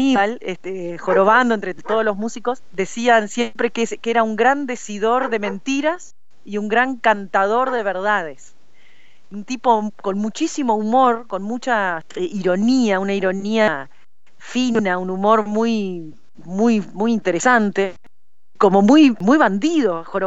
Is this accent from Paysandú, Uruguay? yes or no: yes; Paysandú, Uruguay; porque yo soy de Paysandú.